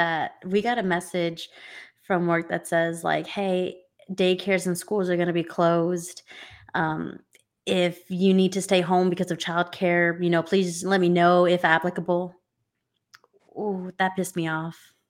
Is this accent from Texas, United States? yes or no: yes; Texas, United States; I'm from Texas, right to bear arms.